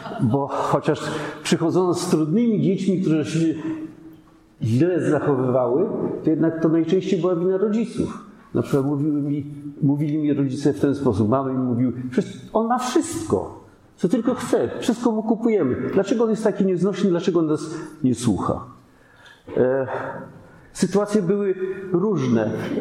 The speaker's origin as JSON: {"language": "Polish", "town": "Łódź", "region": "Łódź Voivodeship", "country": "Poland", "tie": "born there", "said": "Otóż urodziłem się w Łodzi, no parę lat temu, bo niedawno skończyłem 64 lata. W związku z tym w samym centrum Łodzi na biurku"}